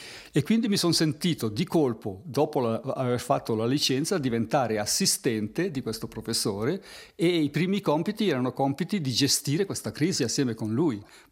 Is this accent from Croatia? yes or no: no; Bellinzona, Ticino, Switzerland; accent: Bellinzona dialect; A casa si parlava il dialetto bellinzonese fondamentalmente, ma mio papà parlava poschiavino, quindi io sono nato con i due dialetti.